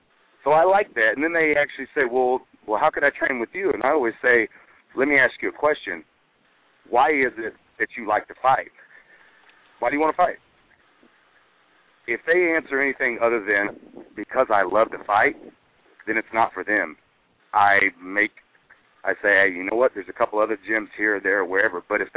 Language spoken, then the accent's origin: English; Oklahoma, United States; And considering I'm born and raised in Oklahoma, and a lot of guys are very successful from there in the MMA world, I think that the tradition just, it lives pretty deep.